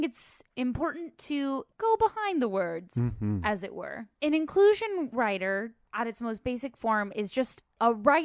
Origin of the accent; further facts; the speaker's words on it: North Carolina, United States; I grew up in North Carolina, yeah. As you know. The mm-hmm. … have been in North Carolina since the late 1500s.